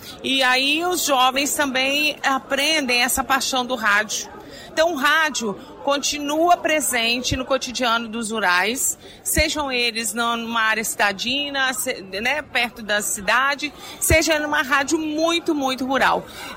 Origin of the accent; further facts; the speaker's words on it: Espírito Santo, Brazil; numa rádio AM, no Espírito Santo, de onde eu vim